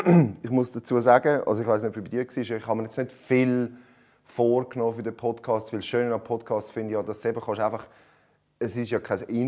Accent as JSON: {"language": "German", "region": "Zurich", "country": "Switzerland", "said": "wir sind beide aus Zürich."}